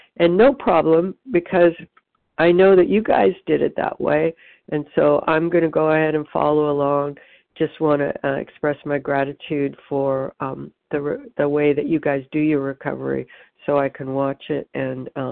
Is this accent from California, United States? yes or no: yes; California, United States; I'm from Orange County, California.